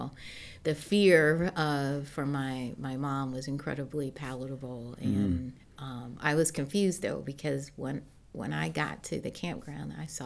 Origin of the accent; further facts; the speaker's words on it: Detroit, Michigan, United States; And we were born and raised in Detroit.